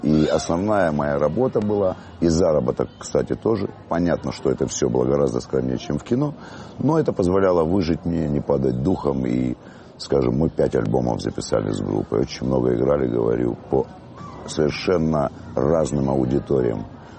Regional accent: Kyiv, Ukraine; я родился в Украине, я киевлянин коренной.

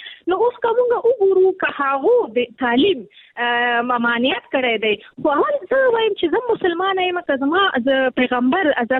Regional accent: Nangarhar, Afghanistan; ما مخکې کابل کې کار کوم، بیا ما خپل اساسي هدف چونکه زه د ننګرهار یم، ما ویل نور کابل بس دی

